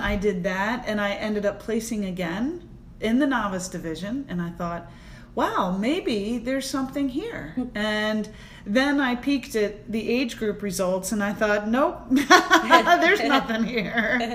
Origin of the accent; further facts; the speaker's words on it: Virginia, United States; Maryland is home. I grew up in Virginia, so that was really special to be there.